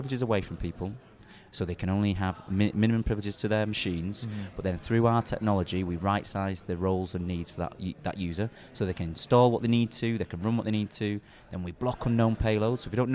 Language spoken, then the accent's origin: English; United Kingdom; I'm from the UK.